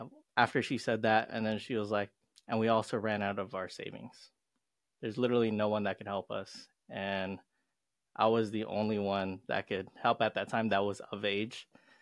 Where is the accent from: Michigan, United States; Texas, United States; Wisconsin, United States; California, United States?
California, United States; Los Angeles; born there; I was born in Los Angeles, California, to two hardworking immigrant parents living the typical immigrant lifestyle.